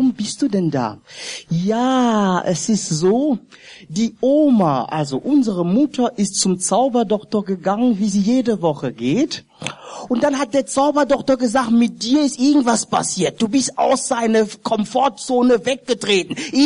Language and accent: German; Cameroon; German is a second language; Aber er kommt ja aus Kamerun, wir kommen alle aus Kamerun.